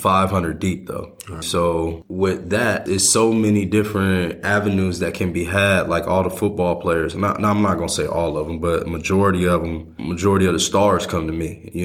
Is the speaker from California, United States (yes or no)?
yes; Pasadena, California, United States; because I come from Pasadena, California, and that's like 20, 25 minutes away from LA.